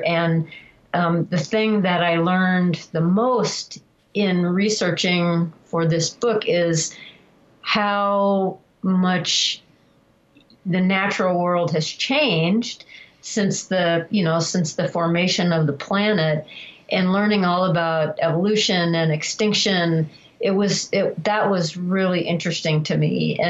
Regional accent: Kentucky, United States; I grew up in Kentucky, so wading in the creeks to look for crawdads

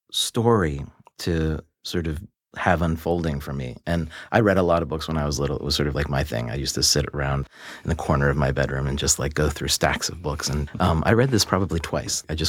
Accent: Morgantown, West Virginia, United States; You know, I grew up in Morgantown, West Virginia.

